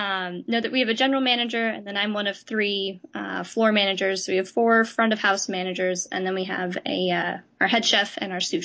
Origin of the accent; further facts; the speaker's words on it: Denver, Colorado, United States; also born or lived in Boston; No, I grew up in Denver, Colorado, and then moved to Boston for Berkeley.